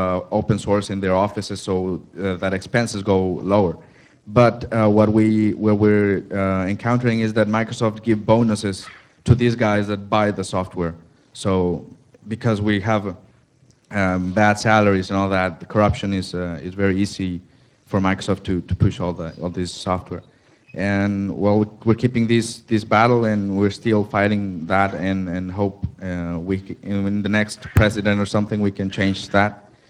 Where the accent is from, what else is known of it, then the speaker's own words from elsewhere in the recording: Mexico; I'm from Mexico and I'm involved in the Mexican community.